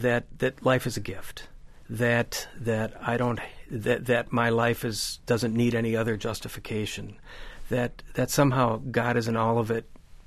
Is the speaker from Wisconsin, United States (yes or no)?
no; New York, United States; And as a New Yorker who saw too much grief, as we all did, I don't think security is a bad idea.